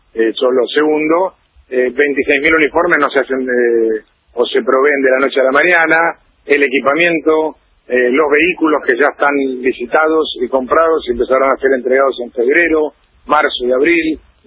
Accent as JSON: {"language": "Spanish", "country": "Argentina", "said": "como argentinos"}